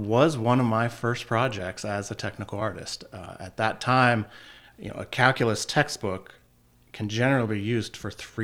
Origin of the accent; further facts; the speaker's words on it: Erie, Pennsylvania, United States; So I am born and raised in the Erie area and a graduate of Cathedral Prep High School.